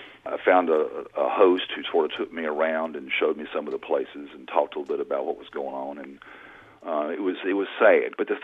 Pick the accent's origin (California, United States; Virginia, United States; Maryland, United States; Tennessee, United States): Virginia, United States; Abingdon; I grew up in Abingdon, and when I would go visit family, sometimes I would come into West Virginia